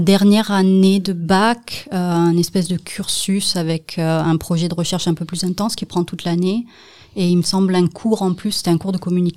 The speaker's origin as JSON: {"language": "French", "country": "France", "tie": "born or raised there", "said": "ça peut s'entendre à mon accent. Je suis français, j'ai grandi la plupart du temps en France, vraiment à côté de la mer."}